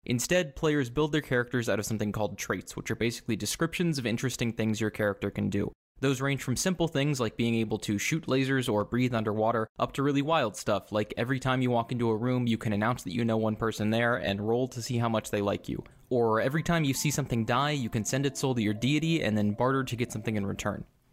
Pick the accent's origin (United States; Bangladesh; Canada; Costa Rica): United States; Raleigh, North Carolina; I am from Raleigh, North Carolina, and I will be GMing this game.